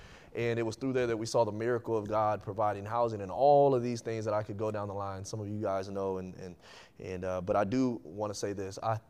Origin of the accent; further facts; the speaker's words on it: Dayton, Ohio, United States; the Lord had led us to come back to my hometown of Dayton, Ohio, and to be able to see a church planted in what I believe is the darkest, the most needy part of the city, which was the west side of Dayton, especially the area where I grew up in.